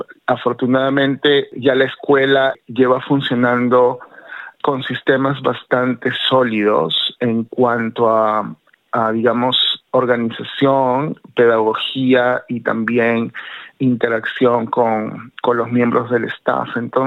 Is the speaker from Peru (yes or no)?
yes; Peru; desde España, Chile, bueno, yo soy de Perú